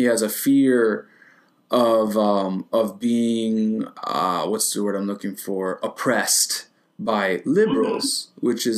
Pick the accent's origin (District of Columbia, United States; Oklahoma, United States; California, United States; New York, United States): California, United States; San Diego; I'm personally from California, and one of the stereotypes that Californians, and specifically Southern Californians, I'm from San Diego originally